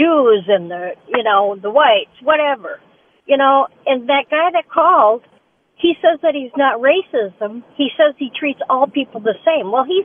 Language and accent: English; United States; As an American, we have the right, the privilege to be whoever we want to be.